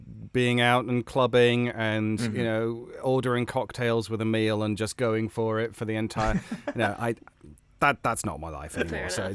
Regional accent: United Kingdom; I'm British.

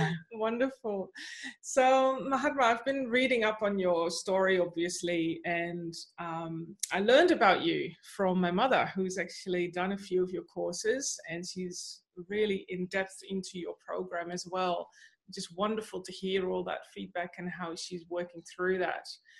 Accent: Netherlands; And you are actually from my home country, the Netherlands.

